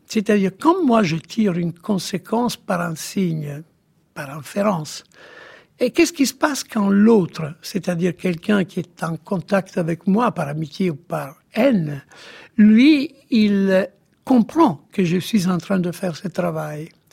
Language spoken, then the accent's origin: French; Rimini, Emilia-Romagna, Italy; French is a second language; je suis de Rimini évidemment